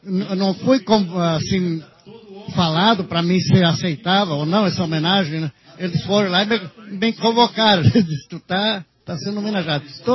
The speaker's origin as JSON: {"language": "Portuguese", "region": "Santa Catarina", "country": "Brazil", "said": "Quando eu vim de Santa Catarina, eu era gaiteiro do CTG Porteira Aberta, São Miguel do Oeste"}